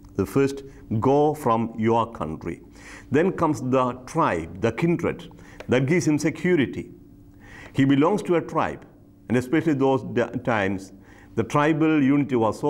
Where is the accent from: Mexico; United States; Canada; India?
India; I, for example, an Indian, have an identity as an Indian and a passport, Indian passport. When I am abroad, I'll be known as a person coming from India, holding an Indian passport.